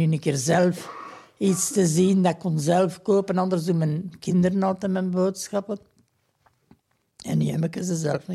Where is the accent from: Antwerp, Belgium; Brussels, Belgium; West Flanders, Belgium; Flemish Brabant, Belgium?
Flemish Brabant, Belgium; Herne; born there; also born or lived in Kesteren; Nee, mijn geboortedorp is hier in Herne, maar ik heb dan in Kesteren gewoond.